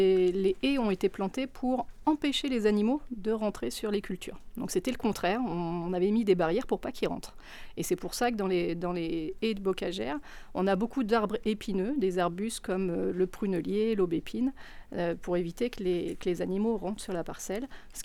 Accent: Centre-Val de Loire, France; Moi, je suis originaire de Beauce, hein, donc je connais ces grands paysages de plaine à perte de vue avec des champs de céréales.

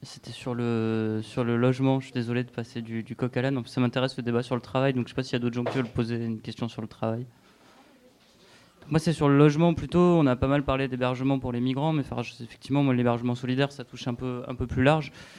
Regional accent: Marseille, Provence-Alpes-Côte d'Azur, France; je reprends Marseille parce que c'est là d'où je viens et c'est là où j'ai un peu expérimenté ça

